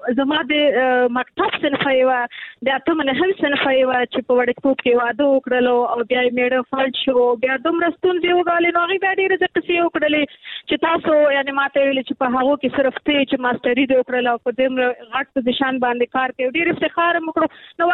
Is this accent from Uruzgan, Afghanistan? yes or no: no; Nangarhar, Afghanistan; زه د ننګرهار یم،